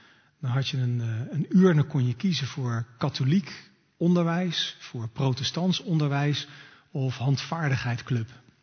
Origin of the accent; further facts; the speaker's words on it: The Hague, South Holland, Netherlands; Nou, ik kom uit Den Haag.